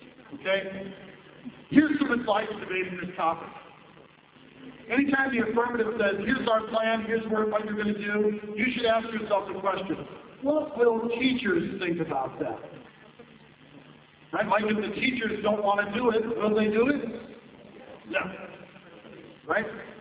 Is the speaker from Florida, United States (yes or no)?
no; California, United States; California has corporal punishment. I grew up in California, so.